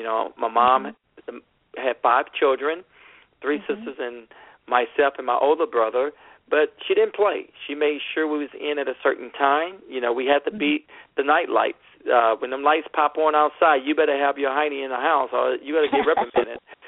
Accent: Houston, Texas, United States; Well, I grew up in South Park Sunnyside here in Houston, Texas, which is a rough neighborhood.

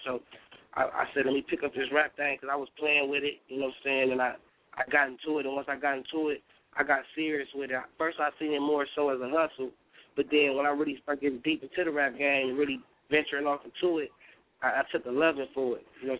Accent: Los Angeles, California, United States; Yeah, I was born and raised in South Central, but really I got it, like, pretty much everywhere.

